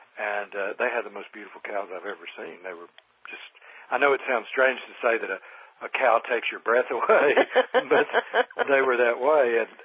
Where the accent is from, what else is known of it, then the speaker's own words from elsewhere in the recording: Southern United States, United States; Well, you just can't imagine how hard it is for me as a Southerner to admit that New England is beautiful.